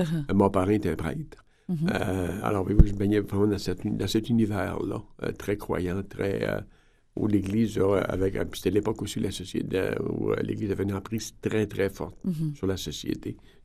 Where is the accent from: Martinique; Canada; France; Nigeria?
Canada; Péribonka, Quebec; Moi, je suis originaire du Lac-Saint-Jean, je suis né à Péribonka, au Lac-Saint-Jean, où j'ai vécu jusqu'à l'âge de 11 ans, et dans une famille de 4.